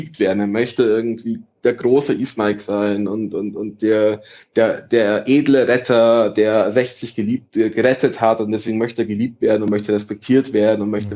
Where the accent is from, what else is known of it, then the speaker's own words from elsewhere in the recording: Italy; ich bin Italiener